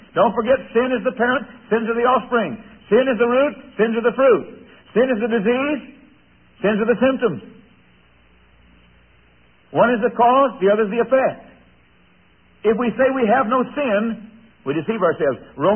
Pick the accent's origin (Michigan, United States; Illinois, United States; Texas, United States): Texas, United States; Fort Worth; as a kid growing up in Fort Worth, Texas, we used to do a lot of rabbit hunting.